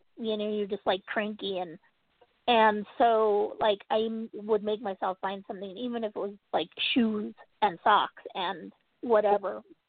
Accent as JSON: {"language": "English", "region": "Utah", "country": "United States", "said": "I'm from Utah."}